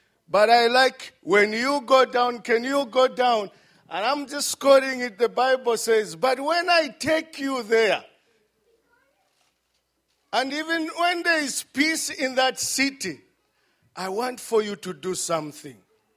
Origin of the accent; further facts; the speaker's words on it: Zambia; English is a second language; From Zambia, when I speak, you can catch my accent. You know, that's not my language.